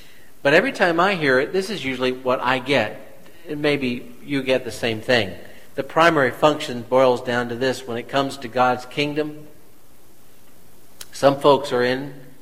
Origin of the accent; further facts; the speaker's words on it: Kansas City, Missouri, United States; I'm a city boy. I grew up in Kansas City, but would go to the country to see my grandparents, and they had their crops.